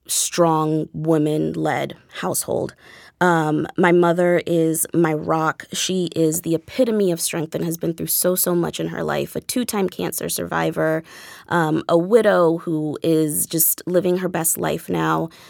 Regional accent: Washington, D.C. area, United States; I'm the daughter of immigrants. I grew up in the Washington, D.C. area, so immigrants' rights was always something that was at the forefront.

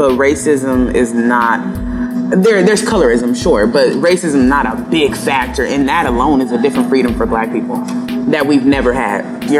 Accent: San Diego, California, United States; You know, growing up in San Diego, there's a lot of East Africans here.

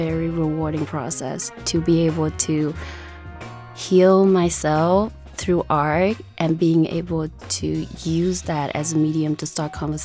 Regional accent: Vietnam; Growing up in Vietnam

